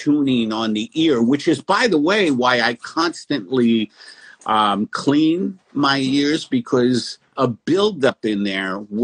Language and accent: English; South Africa; And I'm South African. And I haven't heard the South African accent a lot